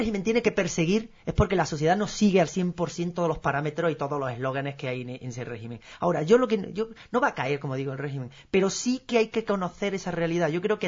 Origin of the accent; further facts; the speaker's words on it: Spain; como europeo, como ciudadano español